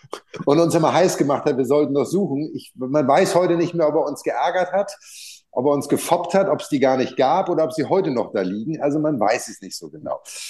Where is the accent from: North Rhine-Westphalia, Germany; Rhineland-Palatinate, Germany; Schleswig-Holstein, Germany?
Schleswig-Holstein, Germany; Elmshorn; Ich komme ja aus Elmshorn, ne? Es ist ja nicht so weit von Hamburg weg